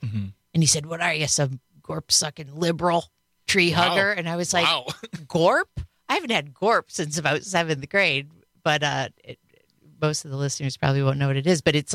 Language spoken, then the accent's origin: English; Wisconsin, United States; They're like, where are you from? I'm like, Wisconsin.